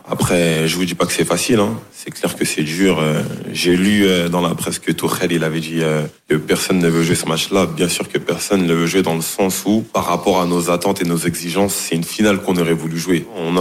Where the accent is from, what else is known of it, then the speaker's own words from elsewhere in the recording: France; je pense qu'on a un devoir en tant que Français